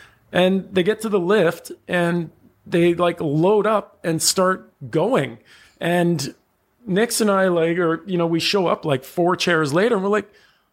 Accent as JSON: {"language": "English", "town": "Calgary", "region": "Alberta", "country": "Canada", "tie": "born or raised there", "said": "When I grew up in Calgary"}